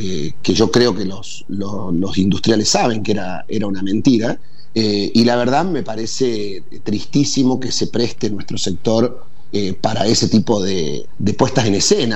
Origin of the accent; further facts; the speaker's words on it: Córdoba, Argentina; a mí me causa indignación como cordobés